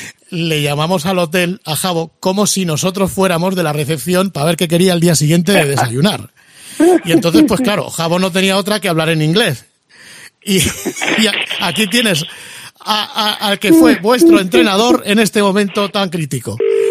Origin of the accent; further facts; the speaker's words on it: Zaragoza, Aragon, Spain; soy de Zaragoza.